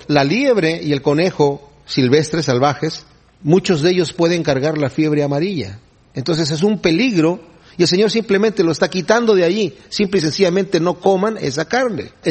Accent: Querétaro, Mexico; Yo soy de Querétaro, ahí hacen unas carnitas espectaculares.

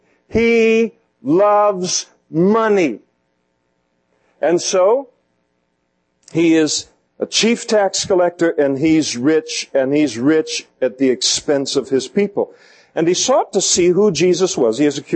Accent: Napa, California, United States; In Fuller Park in Napa, where I grew up, by the way, have I told you I'm from Napa? Everyone from Napa tells you sooner or later in the conversation that they're from Napa.

